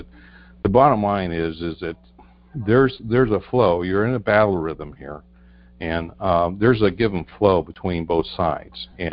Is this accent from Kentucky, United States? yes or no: no; North Carolina, United States; Good evening. How you doing? I'm from North Carolina.